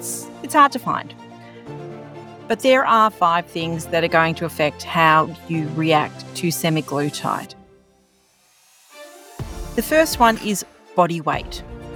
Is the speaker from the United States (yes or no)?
no; Australia; because I'm Australian